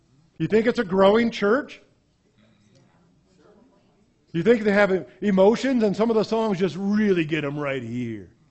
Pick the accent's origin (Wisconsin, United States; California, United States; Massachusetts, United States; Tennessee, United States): California, United States; I grew up in the Santa Cruz area, Santa Cruz Mountains.